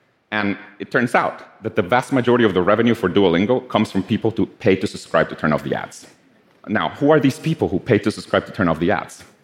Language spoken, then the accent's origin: English; Guatemala; So, I'm from Guatemala. So Guatemala is right below Mexico.